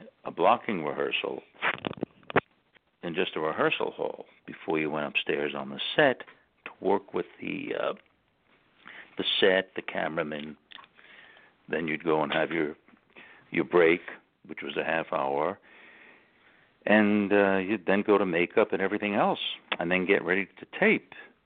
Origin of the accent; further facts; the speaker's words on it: New York, United States; Have I lived in New York? Oh, yes, I was born and raised here. Yeah, I was born and raised on the East Coast